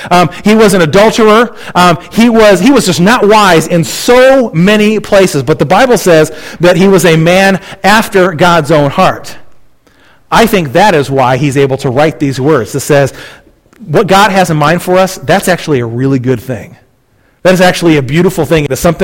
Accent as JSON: {"language": "English", "country": "United States", "tie": "born or raised there", "said": "You know, we grew up in the United States, and Christianity is kind of the national religion."}